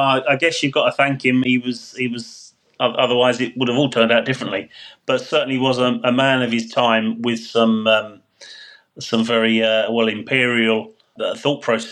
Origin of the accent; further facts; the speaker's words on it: Hornchurch, London, United Kingdom; he was flying from my hometown in Hornchurch